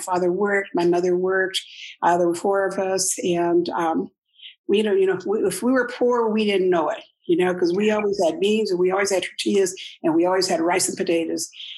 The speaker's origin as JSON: {"language": "English", "town": "Grand Island", "region": "Nebraska", "country": "United States", "tie": "born or raised there", "said": "I was born and raised here in Grand Island. My father was from Nebraska. He was born in Nebraska. My mother was from Colorado."}